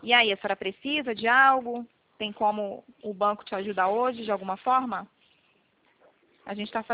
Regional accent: Rio de Janeiro, Brazil; Sou do Rio, falo aqui do centro do Rio, Presidente Vargas.

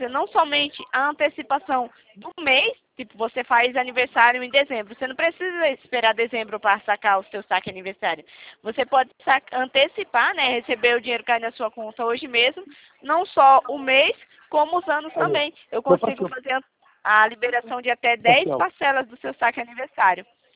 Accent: Itatiba, São Paulo, Brazil; Eu sou de Itatiba, São Paulo.

